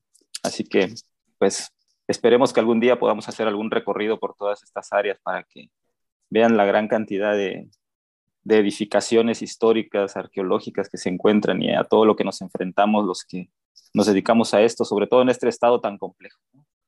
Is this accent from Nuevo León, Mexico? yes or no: no; Oaxaca, Mexico; Oaxaca tiene 18 de esas 65 etnias, y en la región Istmo, de donde yo soy, tenemos 5.